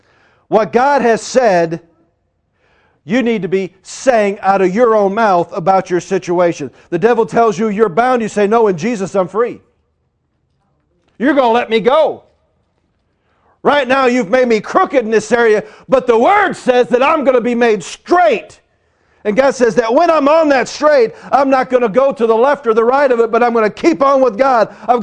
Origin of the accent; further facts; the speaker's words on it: St. Louis, Missouri, United States; You see, I'm from St. Louis. St. Louis, you just don't have 4-lane highways.